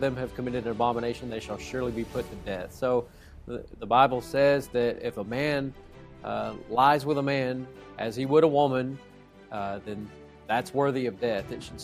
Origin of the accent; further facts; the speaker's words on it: Knoxville, Tennessee, United States; I'm from Knoxville, Tennessee, and I'm the pastor of the All Scripture Baptist Church there in Knoxville.